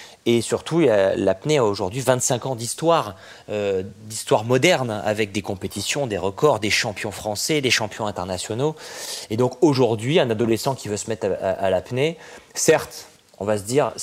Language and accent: French; Nice, Provence-Alpes-Côte d'Azur, France; Moi, je suis né à Nice, donc tous les étés, comme tous les enfants niçois, j'étais au bord de la mer.